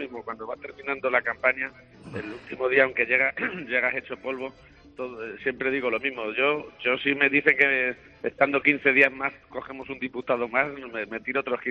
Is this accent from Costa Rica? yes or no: no; Castilla-La Mancha, Spain; es de paso algo muy parecido a Castilla-La Mancha, mi tierra es una gran despensa, es una despensa para España extraordinaria.